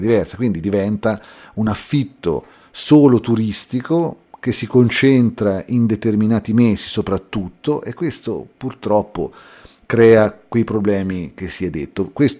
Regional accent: Città di Castello, Umbria, Italy; born there; nonostante che io sia nato a Città di Castello, questo perché entrambi i miei genitori erano umbri

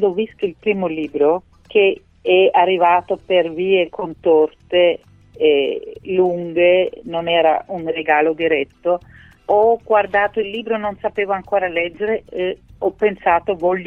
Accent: Austria; accent: Austrian; Italian is a second language; Non potevo scrivere nella mia prima lingua perché proprio il modo di porsi di fronte al linguaggio dei bambini cambia molto velocemente, di generazione in generazione. E leggendo moltissimo a loro con il mio accento austriaco

